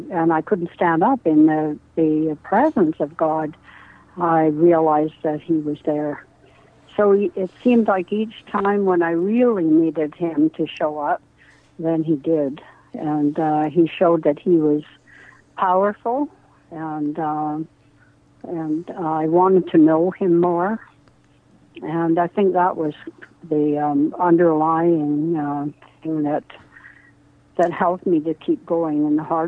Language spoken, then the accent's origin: English; Saskatchewan, Canada; I grew up in Saskatchewan